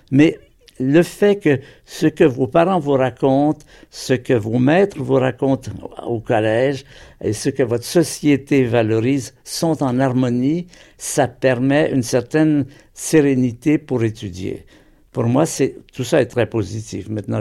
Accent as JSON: {"language": "French", "town": "Montreal", "region": "Quebec", "country": "Canada", "tie": "born there", "said": "Alors, je suis né à Montréal, au Canada, dans une période de très grande crise. C'était dans les années de la Grande Dépression, en 1932."}